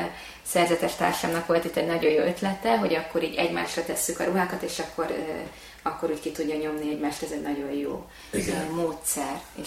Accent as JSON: {"language": "Hungarian", "region": "Budapest", "country": "Hungary", "tie": "born or raised there", "said": "én igazából Budapesten születtem, egy tőzsgyökeres 18 kerületi gyerek voltam, ott éltem a szüleimmel, nagyon sokat jártunk a belvárosba"}